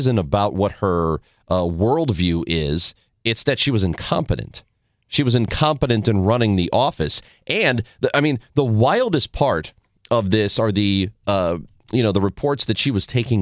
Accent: Granite City, Illinois, United States; Well, last week in Granite City, my hometown, it was an eventful week.

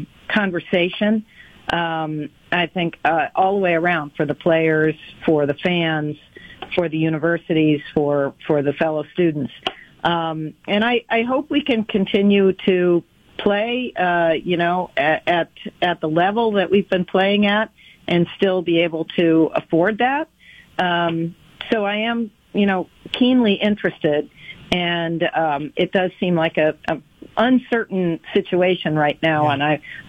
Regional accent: East, United States; I'm from the East, and I've always been a Celtics fan.

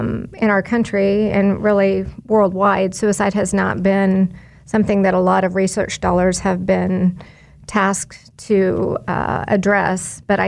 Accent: Belle Plaine, Kansas, United States; I started out working, I'm from Belle Plaine, Kansas.

